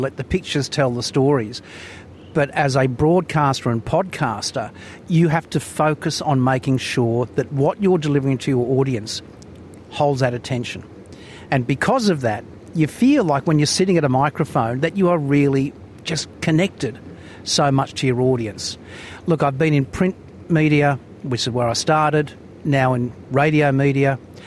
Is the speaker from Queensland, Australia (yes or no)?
no; Victoria, Australia; I identify as a Victorian Aboriginal man, although ancestry is from Tasmania.